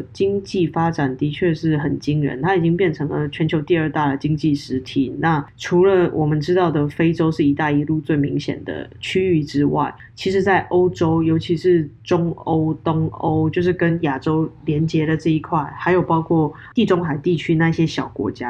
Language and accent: Chinese; Taiwan; 那这些国家，我们台湾人很感谢他愿意跟我们做朋友，但其实我们本身不是很熟悉。